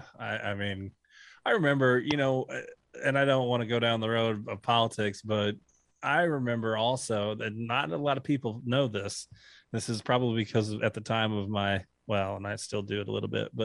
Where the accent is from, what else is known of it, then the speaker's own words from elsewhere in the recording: St. Louis, Missouri, United States; maybe this is because of growing up in St. Louis, and you see what it's like with the St. Louis Cardinals